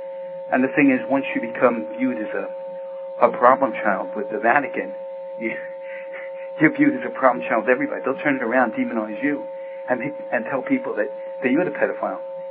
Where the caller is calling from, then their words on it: New Jersey, United States; I'm calling from New Jersey.